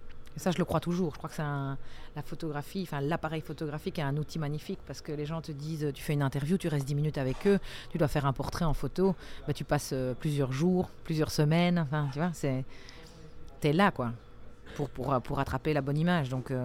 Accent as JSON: {"language": "French", "town": "Gilly", "region": "Wallonia", "country": "Belgium", "tie": "born or raised there", "said": "Moi, je suis née à Charleroi et j'ai grandi en grande partie à Gilly, justement."}